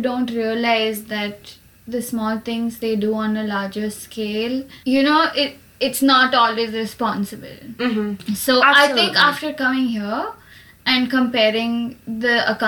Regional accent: Bangalore, Karnataka, India; I've been places, but I'm mostly from Bangalore, which is in the south of India, in a state called Karnataka. And I grew up with a certain amount of South Indian influence, if you might say.

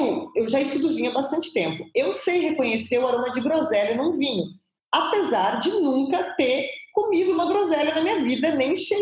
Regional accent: South Region, Brazil; now in Southeast, Brazil; eu moro no Sudeste e eu sou do Sul.

